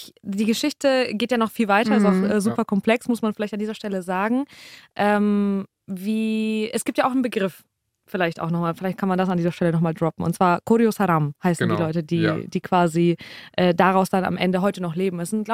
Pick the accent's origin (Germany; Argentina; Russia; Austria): Russia; Saint Petersburg; Ich komme aus St. Petersburg.